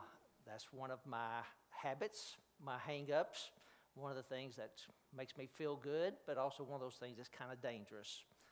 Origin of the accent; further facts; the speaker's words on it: Alabama, United States; Just a little bit about us, and you may have heard I'm from Alabama.